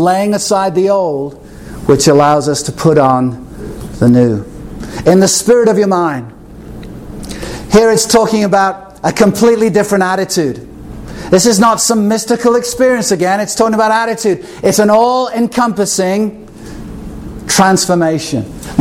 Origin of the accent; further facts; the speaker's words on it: Texas, United States; I'm from Texas and we're real men.